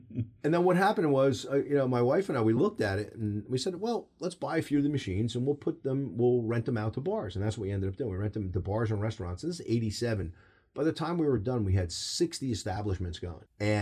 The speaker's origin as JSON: {"language": "English", "region": "New Jersey", "country": "United States", "said": "I'm from Jersey and I'm 63"}